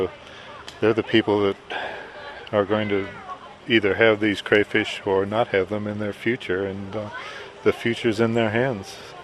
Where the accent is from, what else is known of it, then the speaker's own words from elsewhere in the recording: United States; As you can tell from my accent, grew up in the United States, and I lived on a river which was a tributary of a Mississippi River